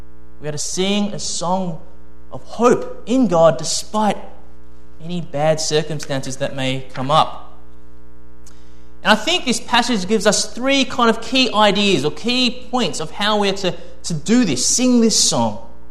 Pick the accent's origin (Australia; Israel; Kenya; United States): Australia; Maybe it's because I'm Australian, so I'm not sure.